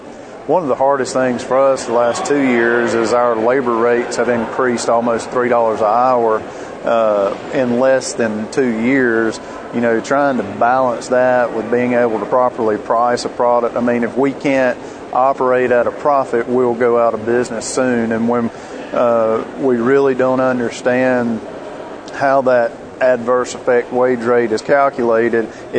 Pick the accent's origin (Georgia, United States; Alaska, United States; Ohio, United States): Georgia, United States; All right, I'm from West Central Georgia. I live about an hour south of Atlanta.